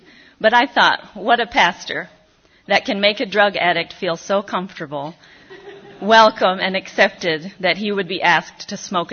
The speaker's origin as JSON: {"language": "English", "country": "Israel", "tie": "born or raised there", "said": "Growing up in Israel, I did not have any of my extended family around."}